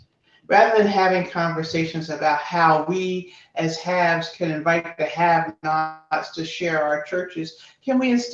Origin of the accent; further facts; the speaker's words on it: East Coast, United States; because I'm from the East Coast, and the first question I ask someone is, what do you do?